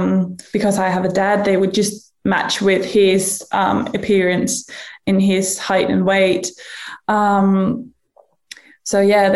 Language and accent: English; Denmark; English is a second language; I am 25 and from Denmark.